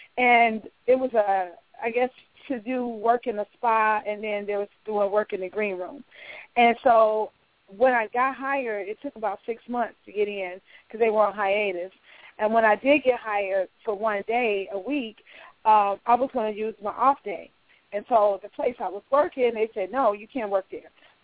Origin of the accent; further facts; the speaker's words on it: Dixmoor, Illinois, United States; also born or lived in Chicago; Well, I'm from Chicago, Illinois. I grew up in Dixmoor, Illinois, which is a suburb. But I lived in Chicago in Hyde Park before I moved to L.A.